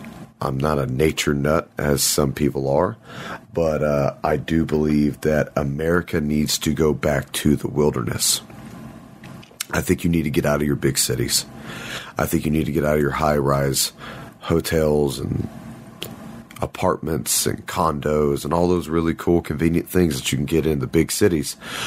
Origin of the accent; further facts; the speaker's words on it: Texas, United States; I'm from Texas, we say oil, we don't say oil.